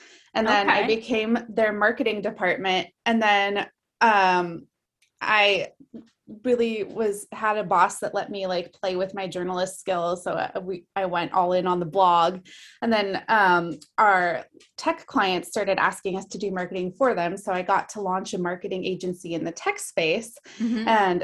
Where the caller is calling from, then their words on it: Beaver Creek, Oregon, United States; I am tuning in from the tiny hamlet of Beaver Creek, Oregon. It's not even a real town.